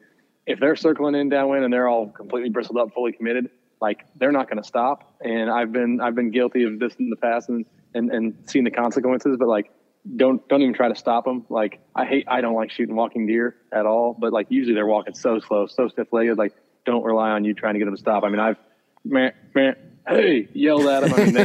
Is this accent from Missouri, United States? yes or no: yes; Missouri, United States; well, my home state of Missouri and then Iowa